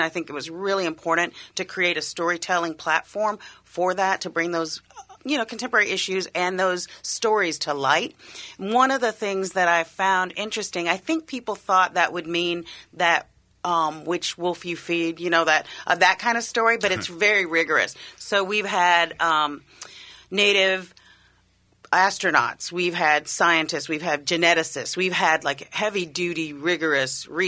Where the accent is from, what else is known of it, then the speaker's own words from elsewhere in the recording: North Carolina, United States; I'm from Eastern Band of Cherokee Indians, which is the original band of the Cherokees. So there's a Cherokee tribe that's in Oklahoma. I'm not that tribe.